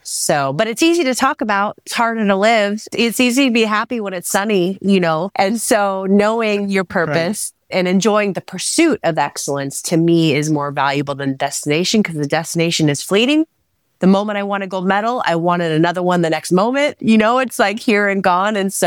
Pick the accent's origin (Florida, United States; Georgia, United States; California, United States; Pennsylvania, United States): California, United States; I grew up in the Bay Area.